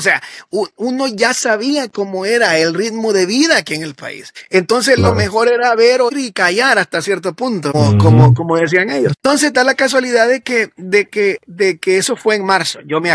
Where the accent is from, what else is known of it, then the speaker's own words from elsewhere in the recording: El Salvador; uno como salvadoreño vivía con la psicosis de que en qué momento va a volver a reventar